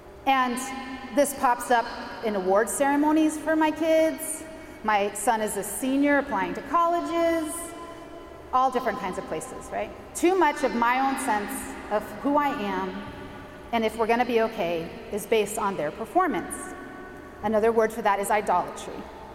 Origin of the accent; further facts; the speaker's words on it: San Francisco, California, United States; It's called All City. We're from San Francisco.